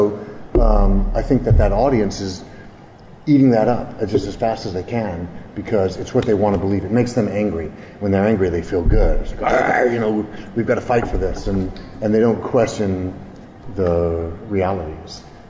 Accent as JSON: {"language": "English", "town": "Memphis", "region": "Tennessee", "country": "United States", "tie": "born or raised there", "said": "The first first African-American radio station in America began in Memphis, my hometown, and it was there because the new radio station went on the air and was failing."}